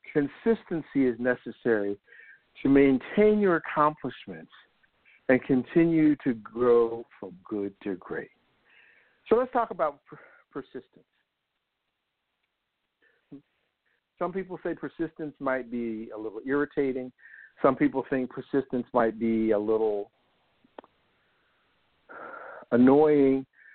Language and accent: English; New Jersey, United States; He's played for audiences I'm from New Jersey, in New Jersey and the Philadelphia area on numerous occasions.